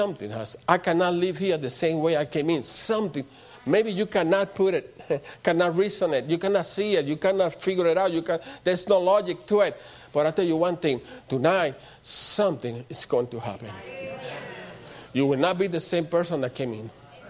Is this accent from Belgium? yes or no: no; Puerto Rico; I'm from Puerto Rico. You know, we have a different music, a different culture.